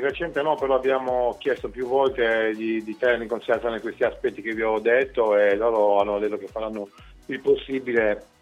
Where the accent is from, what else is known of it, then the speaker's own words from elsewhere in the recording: Sardinia, Italy; adesso dico una squadra a caso perché mi viene comodo perché sono sardo, no?